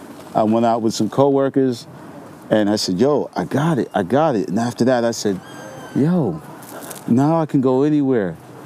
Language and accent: English; Brooklyn, New York, United States; I'm from Brooklyn, New York.